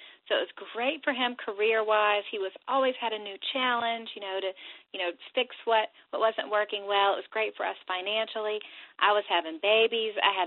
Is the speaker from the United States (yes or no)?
yes; Tennessee, United States; we are back in my home state of Tennessee. We are raising our kids here. We're not moving again.